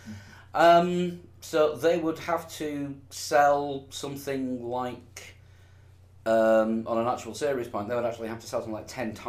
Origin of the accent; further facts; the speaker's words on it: Yorkshire and the Humber, United Kingdom; I mean, I'm a Yorkshireman, so anything south of Sheffield are all Cockneys.